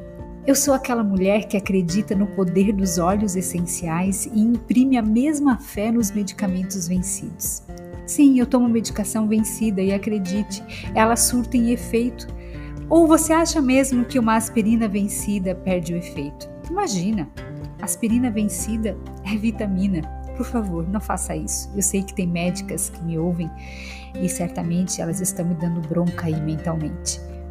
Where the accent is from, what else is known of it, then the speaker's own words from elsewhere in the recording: Santa Catarina, Brazil; Eu sou sulista de Santa Catarina, filha de um mecânico que aos 40 tornou-se pastor e aos 70 doutor.